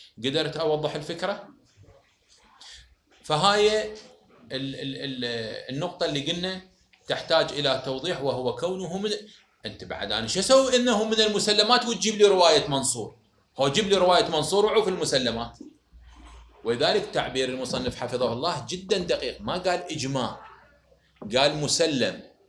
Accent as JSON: {"language": "Arabic", "country": "Iraq", "said": "إذا نحن كعراقيين شنو تكليفنا راح يصير؟"}